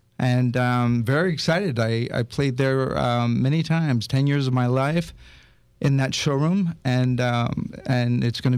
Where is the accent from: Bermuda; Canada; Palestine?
Canada; Montreal, Quebec; I'm from Montreal, Canada originally.